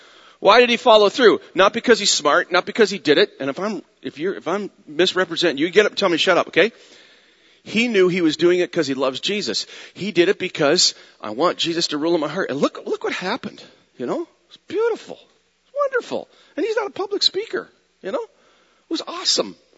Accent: Windsor, Ontario, Canada; Okay, so we're both from Windsor

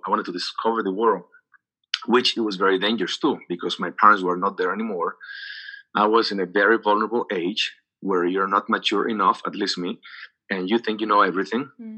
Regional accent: Xicoténcatl, Tamaulipas, Mexico; Then I went back to Xicoténcatl. I was raised in Xicoténcatl.

